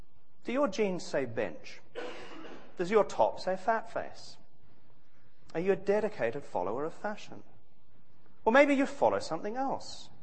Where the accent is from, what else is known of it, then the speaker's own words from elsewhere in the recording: New Zealand; I'm a New Zealander.